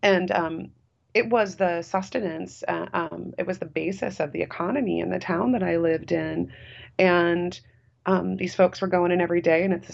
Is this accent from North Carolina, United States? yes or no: no; Dubuque, Iowa, United States; I'm from Dubuque originally, and of course, you know, big meatpacking town, Dubuque.